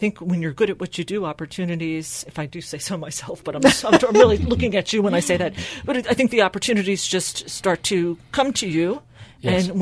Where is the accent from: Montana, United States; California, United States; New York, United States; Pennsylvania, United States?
New York, United States; Long Island; if you had told me that my career would take me even into Manhattan, because I grew up on Long Island, I would have been shocked.